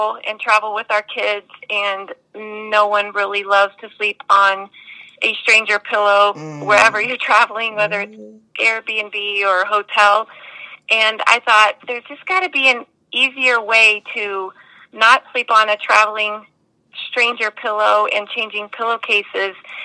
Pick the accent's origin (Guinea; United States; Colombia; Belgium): United States; Parker, Colorado; Today, I'm currently in my hometown of Parker, Colorado, which is just outside of Denver.